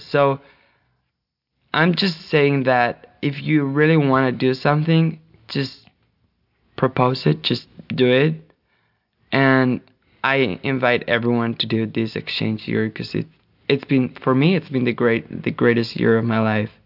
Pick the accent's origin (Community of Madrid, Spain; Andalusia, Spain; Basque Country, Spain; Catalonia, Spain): Basque Country, Spain; English is a second language; I used to say I was from the Basque country, the Basque region of Spain, and I came from a small town with 25,000 inhabitants.